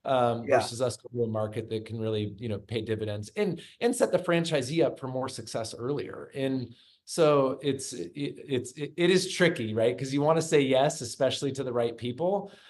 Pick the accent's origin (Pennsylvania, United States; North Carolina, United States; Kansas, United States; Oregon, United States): Oregon, United States; Springfield; I come from a small town. I'm a small town boy myself. And I grew up in Springfield, Oregon.